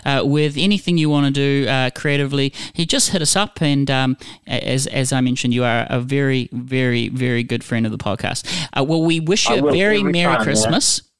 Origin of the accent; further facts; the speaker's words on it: Philippines; being a Filipino with the American sort of schooling that we had over there.